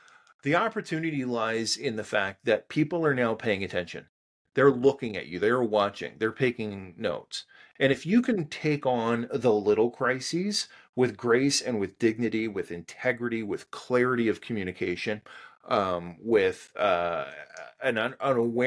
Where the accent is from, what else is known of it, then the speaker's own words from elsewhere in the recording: Canada; I'm Canadian.